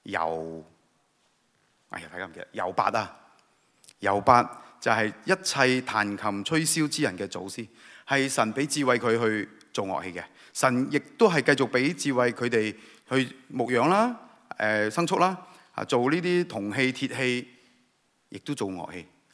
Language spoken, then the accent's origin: Cantonese; China; 这个我估系同我哋中国人乖乖地坐，即系嗰种文化咧。